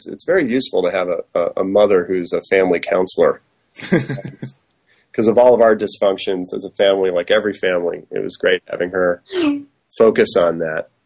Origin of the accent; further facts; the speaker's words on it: Southfield, Michigan, United States; where I grew up in Southfield, Michigan, it was a testing center for new technologies on the phone system.